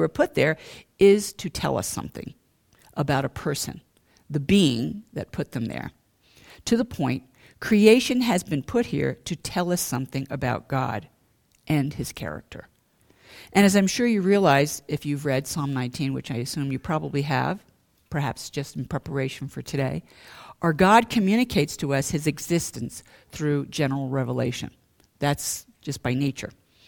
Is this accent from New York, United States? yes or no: yes; New York, United States; And the other thing is, like I said, I'm from New York, so I've been up to Niagara Falls.